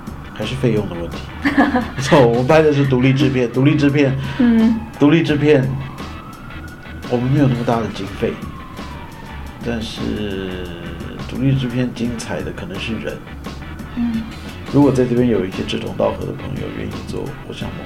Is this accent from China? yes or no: no; Taiwan; 尤其我们从台湾过来，台湾现在气温大概是33度